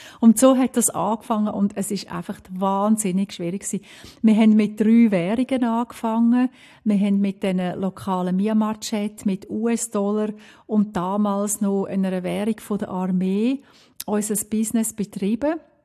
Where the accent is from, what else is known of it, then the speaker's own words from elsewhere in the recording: Switzerland; moved away; Wir sind aus der Schweiz weggegangen mit viel Motivation und mit einem Risikokapital und haben aber natürlich nicht alles mitgenommen.